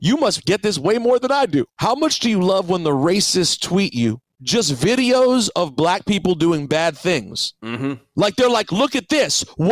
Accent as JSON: {"language": "English", "country": "United States", "said": "I'm American."}